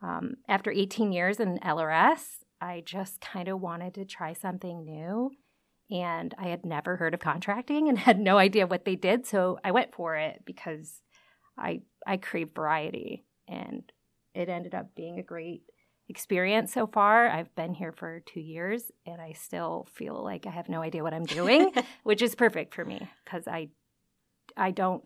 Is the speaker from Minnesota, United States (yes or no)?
no; Toledo, Ohio, United States; now in Indiana, United States; I'm originally from Toledo, Ohio, so this was kind of a way to get back east of the Mississippi and back home.